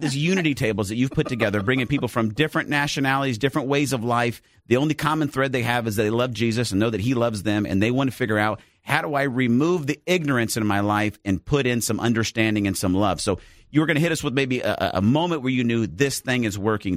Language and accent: English; Phoenix, Arizona, United States; And in Arizona, where I grew up in Arizona, in Phoenix area, it was very, very culturally diverse.